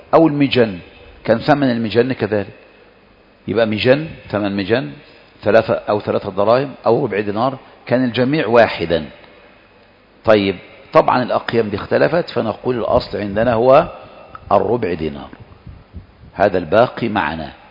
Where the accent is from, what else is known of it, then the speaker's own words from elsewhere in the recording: Egypt; ولهذا معمول به عندنا في مصر في المحاكم